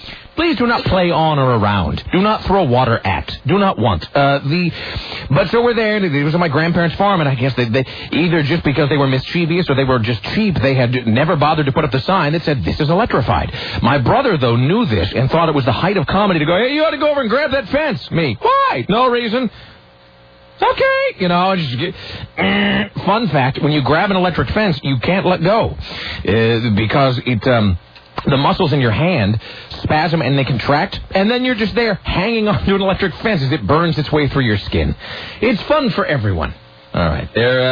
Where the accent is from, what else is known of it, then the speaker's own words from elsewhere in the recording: Kennewick, Washington, United States; Now, in my hometown, man, every summer, it wasn't a summer in Kennewick until somebody would have their feet blown off by holding.